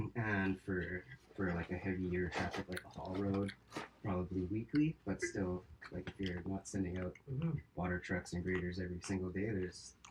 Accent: Edmonton, Alberta, Canada; I went to I grew up in Edmonton.

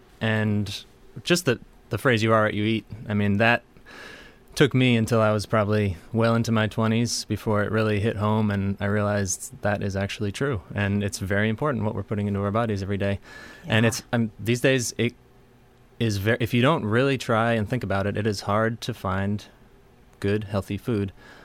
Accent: New York, United States; I grew up in New York State

